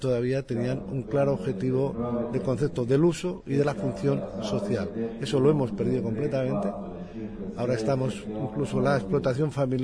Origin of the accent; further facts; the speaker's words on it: Aragon, Spain; incluido en mi tierra, en Aragón, en mi pueblo